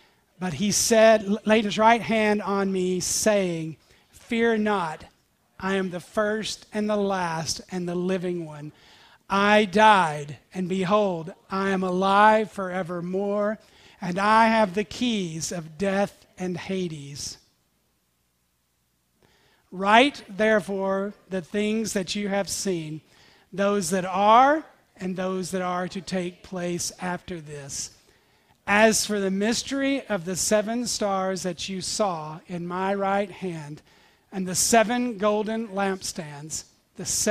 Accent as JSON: {"language": "English", "region": "Tennessee", "country": "United States", "said": "Now, I'm from East Tennessee, and I remember being a brand new believer, and I worked with some Pentecostals"}